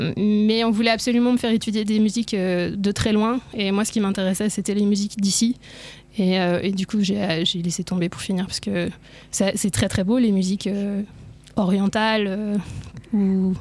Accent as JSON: {"language": "French", "region": "Geneva", "country": "Switzerland", "tie": "born or raised there", "said": "comme j'ai grandi à Genève dans un milieu quand même très urbain"}